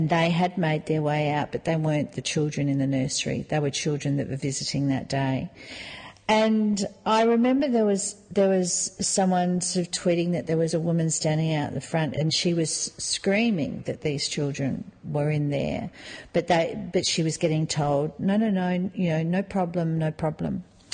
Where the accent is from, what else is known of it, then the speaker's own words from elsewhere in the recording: New Zealand; as a Kiwi, there is like an Australian-New Zealand sort of association